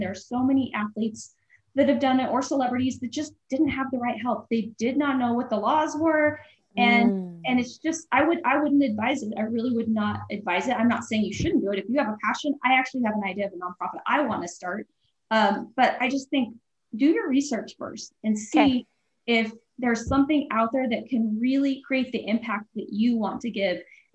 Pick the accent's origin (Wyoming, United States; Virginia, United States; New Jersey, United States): Wyoming, United States; And he's from Wyoming. I'm from Wyoming.